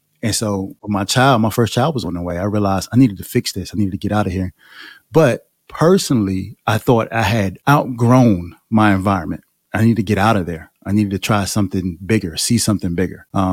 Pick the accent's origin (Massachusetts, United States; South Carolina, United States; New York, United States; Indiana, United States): South Carolina, United States; Florence; Yeah. Born and raised in Florence, South Carolina.